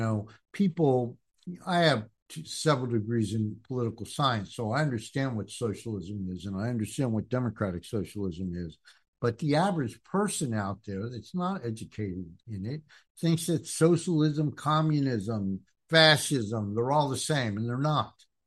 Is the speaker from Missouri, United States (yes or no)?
no; New Jersey, United States; also born or lived in Montgomery County; I realized when I moved from North New Jersey, from living behind a factory to Montgomery County, that I had made I had changed my life because the white kids in Montgomery County weren't treated like the kids in North New Jersey.